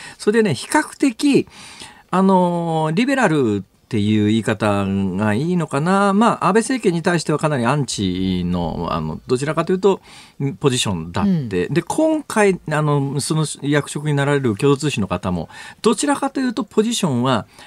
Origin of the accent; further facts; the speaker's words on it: Akita, Japan; もともとね同郷の秋田出身だから知ってたということもあるんですけれども